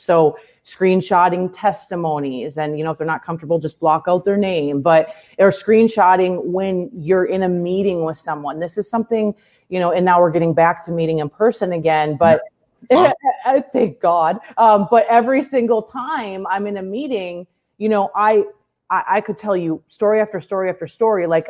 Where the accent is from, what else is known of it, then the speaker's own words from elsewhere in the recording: Minnesota, United States; you know, raised by a single mom in the Midwest.